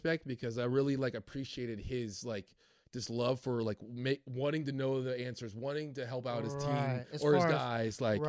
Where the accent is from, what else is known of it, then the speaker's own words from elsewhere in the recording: Laguna Hills, California, United States; I'm from Orange County.